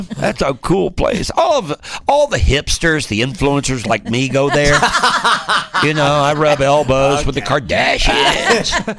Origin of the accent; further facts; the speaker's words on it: Tennessee, United States; You know, I'm that tidbit from Tennessee, BJ.